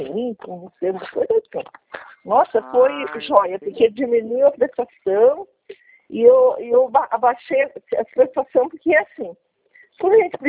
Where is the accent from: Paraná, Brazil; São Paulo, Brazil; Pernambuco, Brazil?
São Paulo, Brazil; Araras; Sou de Araras.